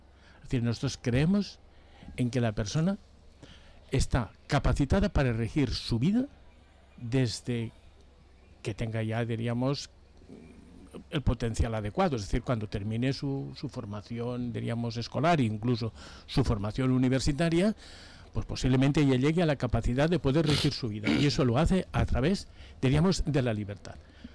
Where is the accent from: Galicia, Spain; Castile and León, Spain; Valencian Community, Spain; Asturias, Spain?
Valencian Community, Spain; Benicàssim; nosotros venimos de Benicàssim, vivimos en Benicàssim los tres